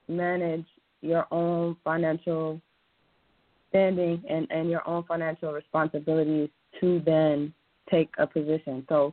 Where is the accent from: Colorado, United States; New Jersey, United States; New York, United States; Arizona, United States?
New Jersey, United States; now in Ohio, United States; Like, I'm from New Jersey, right? I'm not going to lie to you. I never really imagined being in Ohio.